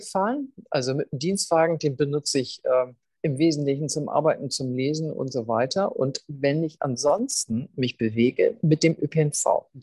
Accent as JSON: {"language": "German", "region": "Schleswig-Holstein", "country": "Germany", "tie": "born or raised there", "said": "Ich bin ja in Schleswig-Holstein aufgewachsen."}